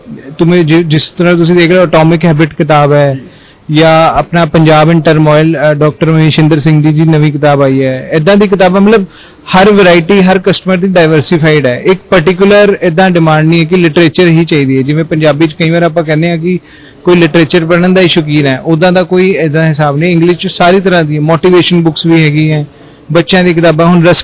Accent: Patiala, Punjab, India; ਅਸੀਂ ਪਟਿਆਲੇ ਤੋਂ ਬਿਲੋਂਗ ਕਰਦੇ ਹਾਂ

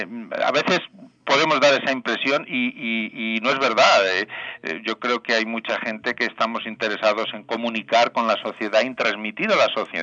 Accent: Cuerva, Castilla-La Mancha, Spain; Hace poco di una conferencia en un pueblo de Toledo, en Cuerva, bueno, es en mi pueblo

